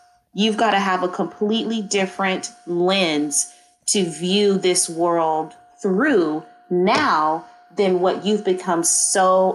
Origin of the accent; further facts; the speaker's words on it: Oakland, California, United States; I grew up in the Bay Area. So I grew up in Oakland. I grew up in East Oakland.